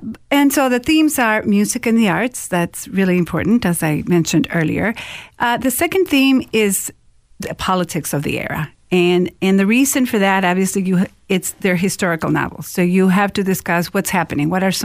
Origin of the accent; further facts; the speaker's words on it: Mexico; moved away as an adult; now in United States; I'm originally from Mexico, and I came here to study at the University of Minnesota.